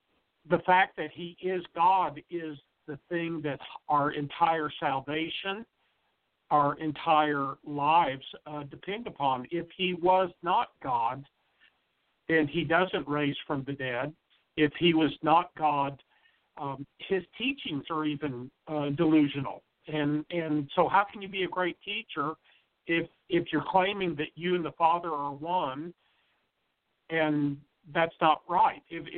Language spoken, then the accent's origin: English; Missouri, United States; I was born and raised in Missouri, and, of course, our motto is show me.